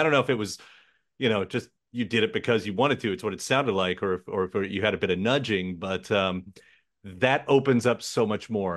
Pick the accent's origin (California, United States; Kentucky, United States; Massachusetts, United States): Kentucky, United States; I'm here in Louisville. I'm born and raised in Kentucky